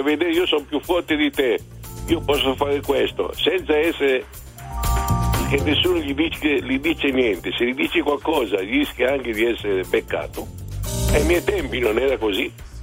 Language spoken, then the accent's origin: Italian; Milan, Lombardy, Italy; io vengo da una famiglia meridionale trasferita a Milano nel 67. Quindi ho fatto la mia vita, ho fatto a Milano.